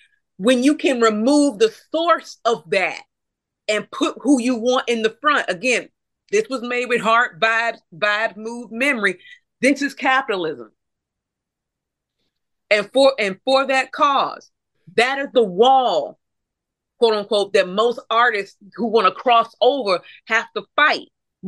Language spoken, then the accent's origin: English; St. Louis, Missouri, United States; Now, see, with … being from my home, being raised in my hometown, I believe it was Soul Dad. So, Sumner. She actually went to Sumner. And the school and St. Louis loves hyping her up.